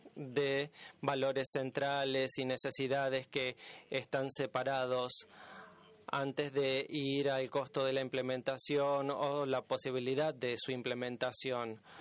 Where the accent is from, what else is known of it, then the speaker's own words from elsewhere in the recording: United States; yo crecí en los Estados Unidos y estoy familiarizado.